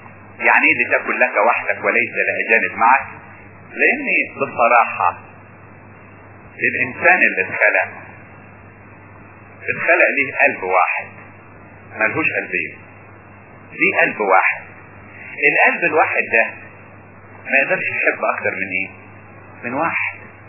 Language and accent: Arabic; Upper Egypt, Egypt; ليا واحد قريبي عندنا في الصعيد